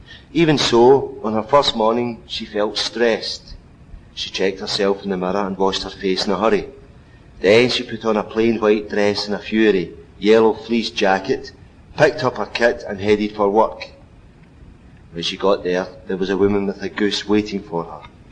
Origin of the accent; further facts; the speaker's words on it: Johnstone, Scotland, United Kingdom; I'm 33 years old. I live in Johnson. I was brought up in Johnson. I'm still staying in Johnson. That's 15 miles west. Yeah. It's 15 miles outside Glasgow towards the Ayrshire coast. That's what it is. It's different from the city. It's quieter, which I like. It's a village as such. It's just outside Paisley.